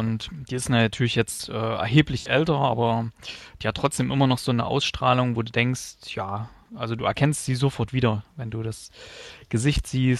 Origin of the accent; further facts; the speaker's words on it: East Germany, Germany; Zumindest die, die aus dem Osten kommen, weil ich glaube, bei uns im Osten war das ziemlich verbreitet.